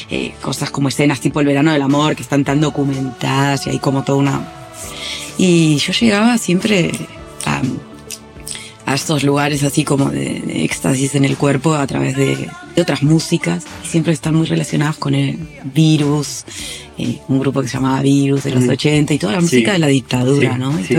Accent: Patagonia, Argentina; Yo soy de la Patagonia, muy alejado de Buenos Aires

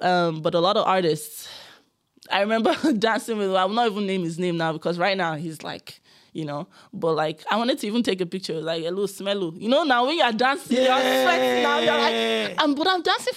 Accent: Lagos, Nigeria; For me, I was born and bred in Lagos. anything I want in Lagos, I can get it.

